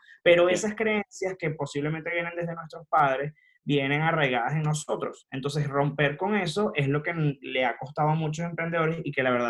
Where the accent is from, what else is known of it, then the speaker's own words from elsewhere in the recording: Venezuela; moved away as an adult; now in Miami, United States; Soy venezolano, me vine acá a los Estados Unidos, específicamente a Miami, hace 3 años.